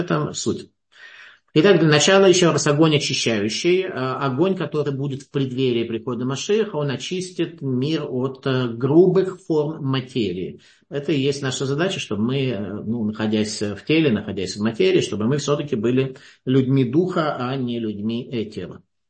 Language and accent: Russian; Russia; moved away; мы из России приехавшие, несомненно, являемся пришельцами в какой-то мере, да, то есть, ну, там, евреи по национальности